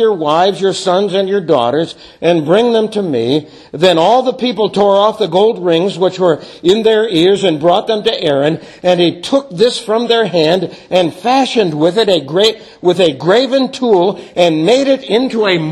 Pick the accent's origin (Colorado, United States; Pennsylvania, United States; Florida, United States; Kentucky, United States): Pennsylvania, United States; Pittsburgh; Irma and I come from Pittsburgh, Pennsylvania, from Steeler Nation.